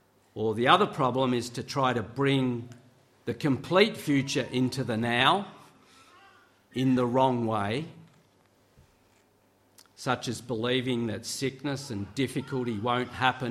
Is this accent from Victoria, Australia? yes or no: yes; Victoria, Australia; These roots are based on my experience of growing up in Gippsland and living here again more recently.